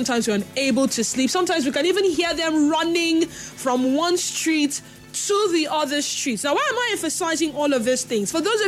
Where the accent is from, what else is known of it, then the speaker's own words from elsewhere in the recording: Rivers, Nigeria; So I can say I'm from River State. To be honest, I mean, actually from Bayelsa State, but I have lived here all my life, long before the creation of Bayelsa State, to be precise. I was raised, or I grew up mainly in the town axis of this state.